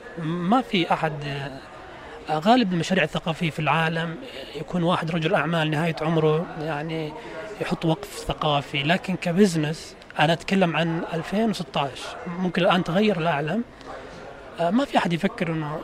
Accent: Riyadh, Riyadh Province, Saudi Arabia; also born or lived in Gold Coast, Australia; now in Jeddah, Saudi Arabia; فأنا دخلت جدة عام 2016، يعني قبلها ما كان لي أي نشاط، أنا كنت من الرياض. يعني بدايتنا إحنا كنا في النادي السعودي في الجولد كوست في أستراليا

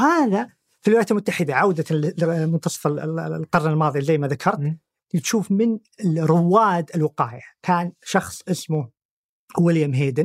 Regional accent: Saudi Arabia; يمكن أنا كبير، إنه مو بكل السيارات كانت عندنا في السعودية قبل 20 سنة

